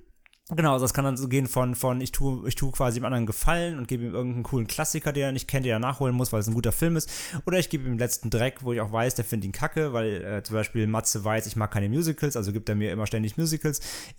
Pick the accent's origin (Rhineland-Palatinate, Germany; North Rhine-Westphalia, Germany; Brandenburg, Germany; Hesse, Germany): Rhineland-Palatinate, Germany; Bad Neuenahr-Ahrweiler; born there; in meiner Geburtsstadt, Bad Neuenahr.